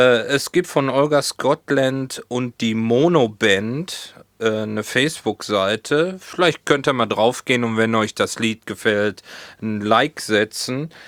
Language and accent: German; Hohenlimburg, North Rhine-Westphalia, Germany; now in Hamburg, Germany; hier in Hamburg gibt's nichts dergleichen wie diese Pommesbude aus Hohenlimburg.